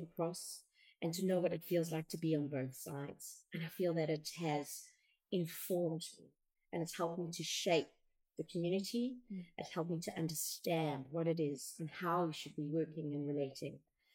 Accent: South Africa; me growing up in South Africa.

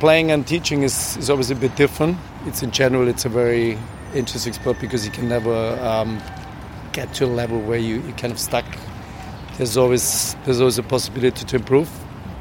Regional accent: Austria; I'm from Austria.

